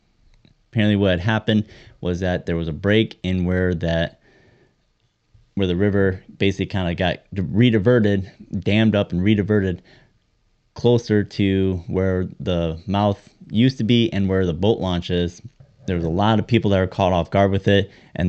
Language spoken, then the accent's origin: English; Michigan, United States; growing up in Michigan, especially, you know, the idea of Arctic grayling being on the landscape